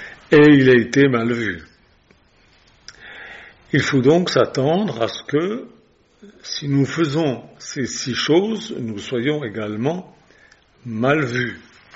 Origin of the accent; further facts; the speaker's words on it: Switzerland; parce que vous savez tous que je suis suisse.